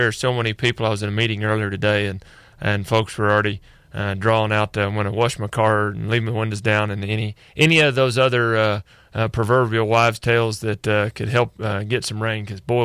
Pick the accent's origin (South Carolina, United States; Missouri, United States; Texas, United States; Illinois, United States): Missouri, United States; You know, I'm originally from Missouri